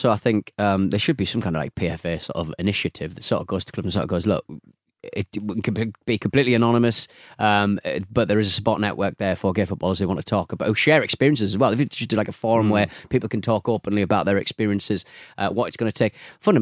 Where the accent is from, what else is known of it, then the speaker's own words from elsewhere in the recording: Manchester, North West England, United Kingdom; Now, growing up in Manchester, there is a more general level of acceptance within the city, Canal Street, Pride, etc.